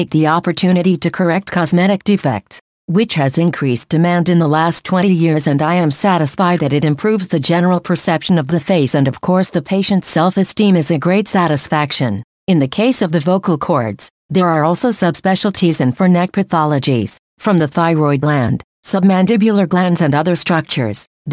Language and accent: English; Mexico; I remember that my accent caught their attention a lot. They couldn't figure out if I was Mexican or what I was. They say it's very neutral.